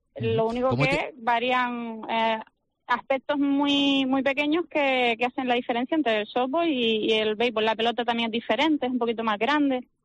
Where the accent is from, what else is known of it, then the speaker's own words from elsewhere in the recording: Canary Islands, Spain; el resto somos chicas canarias.